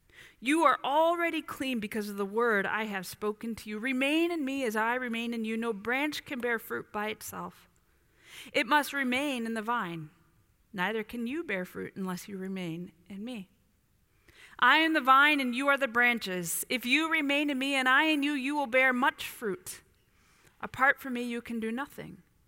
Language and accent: English; Bourbonnais, Illinois, United States; moved away as an adult; also born or lived in upstate New York; I'll never forget my first major life transition when I left my hometown of Bourbonnais, Illinois, for the first time ever. I mean, of course, we traveled on vacations, but I left for good. Moved from Bourbonnais, Illinois to upstate New York. I was 23 years old.